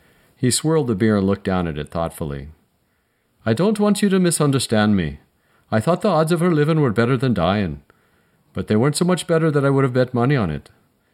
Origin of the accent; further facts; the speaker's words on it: Dublin, Leinster, Ireland; I'm direct from Dublin, as I think I've told you.